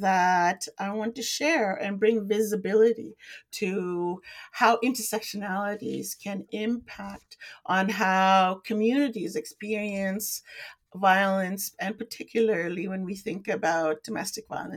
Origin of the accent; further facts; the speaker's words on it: India; also born or lived in Middle East; now in Kitchener, Canada; I am an immigrant to Canada. I wasn't born here. I'm originally from India, and I grew up in the Middle East, and I moved to Canada when I was a teenager.